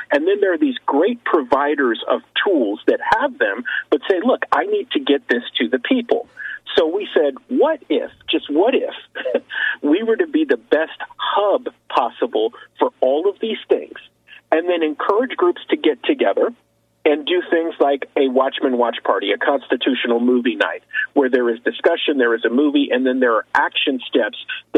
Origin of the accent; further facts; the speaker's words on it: San Francisco, California, United States; moved away; I grew up in San Francisco, okay, before I moved to Central Florida and everything, and I've lived all over the country.